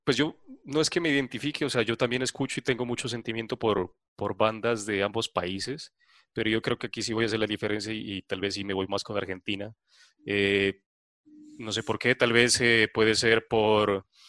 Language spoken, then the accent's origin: Spanish; Mexico; yo que rescato mucho mi tierra y de donde nací, los mexicanos son mucho más arraigados a su historia indígena y antepasados